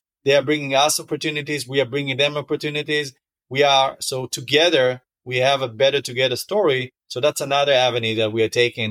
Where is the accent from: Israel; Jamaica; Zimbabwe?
Israel; moved away as an adult; now in United States; I'm originally from Israel, and I've been living here in the States for, I would say, almost 9 years.